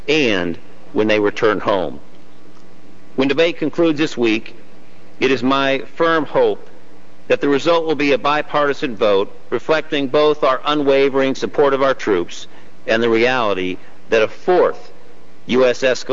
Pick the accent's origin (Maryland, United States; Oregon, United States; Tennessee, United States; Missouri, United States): Missouri, United States; In my home state of Missouri